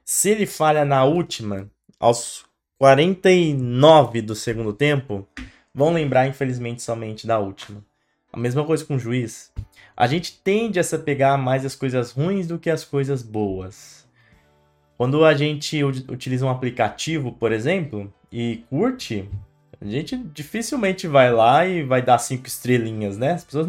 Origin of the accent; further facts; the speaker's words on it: São Paulo, Brazil; Eu sou oriundo da periferia de São Paulo, família pobre